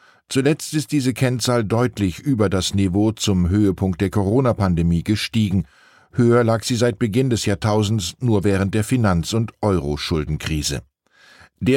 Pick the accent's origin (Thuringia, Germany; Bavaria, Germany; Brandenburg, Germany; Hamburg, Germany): Hamburg, Germany; mich als Hamburger